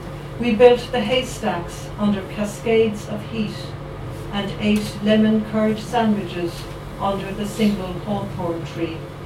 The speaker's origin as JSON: {"language": "English", "region": "Connacht", "country": "Ireland", "said": "As you know, I'm from the Galway-Roscommon border"}